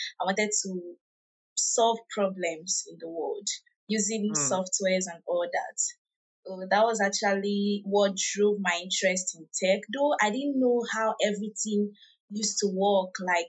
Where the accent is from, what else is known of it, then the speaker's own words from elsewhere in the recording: Ebonyi, Nigeria; I am a software developer. Okay, I'm a Nigerian from Ebonyi State.